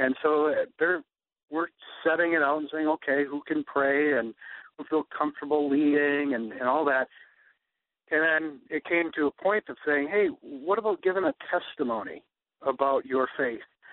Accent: California, United States; We're from California, so it was kind of a hard move for him, and he was in high school.

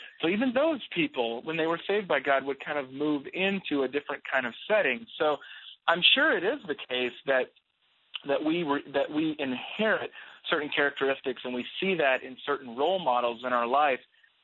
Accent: South Dakota, United States; Growing up on the Great Plains, growing up in South Dakota, I grew up in a church that was in the mainline Protestant tradition

